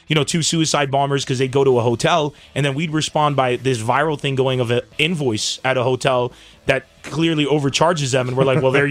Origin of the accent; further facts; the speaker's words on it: San Diego, California, United States; moved away; I come from San Diego. You know, you leave your friends, you go there